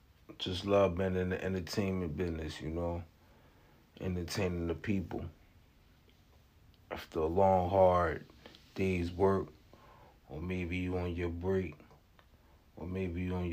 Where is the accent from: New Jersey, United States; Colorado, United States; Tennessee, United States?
New Jersey, United States; I'm from Malanxy, New Jersey.